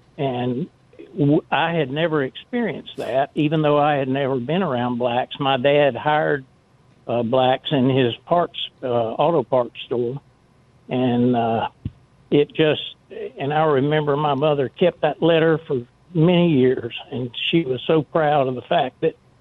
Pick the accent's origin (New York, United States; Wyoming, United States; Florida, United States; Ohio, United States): Florida, United States; I am from Central Florida. I've lived here all my life. I'm almost 80 years old now.